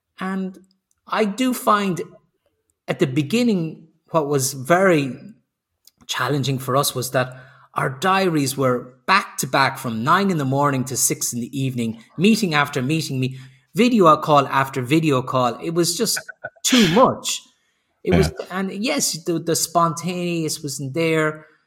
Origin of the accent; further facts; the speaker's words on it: Ireland; Maybe it's because I'm Irish.